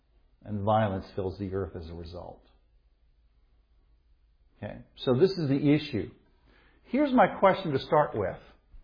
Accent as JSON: {"language": "English", "region": "Missouri", "country": "United States", "said": "I'm from Missouri, the show me state. Show me. Prove it to me."}